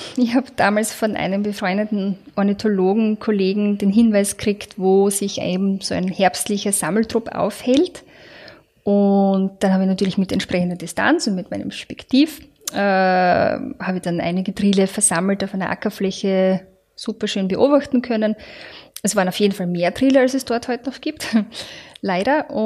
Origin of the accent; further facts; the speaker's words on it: Austria; Die Beweidung gibt es bei uns in Österreich primär im alpinen oder im westösterreichischen Raum.